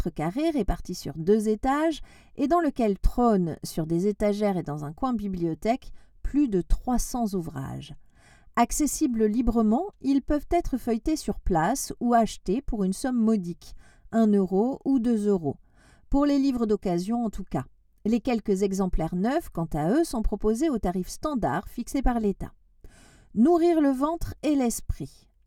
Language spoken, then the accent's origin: French; Paris, Île-de-France, France; Je suis parisienne, mais je ne trouvais pas de locaux adaptés à mon projet dans la capitale.